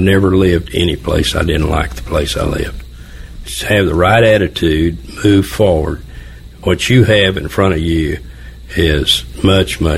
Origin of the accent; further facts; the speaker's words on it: Oklahoma, United States; You know, this is Oklahoma, and I'm from Oklahoma.